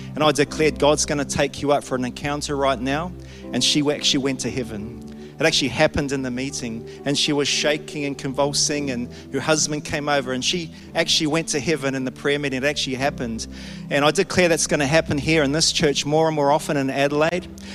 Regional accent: New Zealand; I'm from New Zealand.

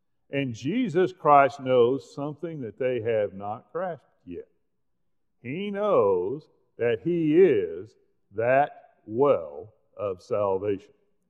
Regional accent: Oklahoma, United States; but I'm a guy from Oklahoma. You know, what can I say? Hebrew's not a native language for me, right?

